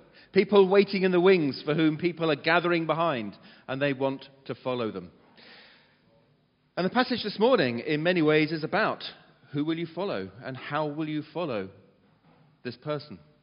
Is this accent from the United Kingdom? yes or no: yes; England, United Kingdom; And of course, being English, we didn't want to say anything.